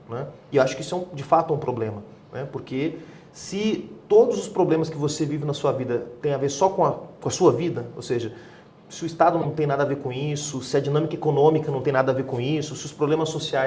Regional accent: Porto Alegre, Rio Grande do Sul, Brazil; eu sou de Porto Alegre, então Porto Alegre foi, digamos, um laboratório de experiências de um ciclo participacionista

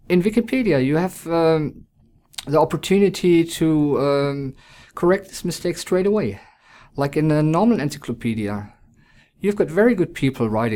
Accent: Germany; I'm from Germany.

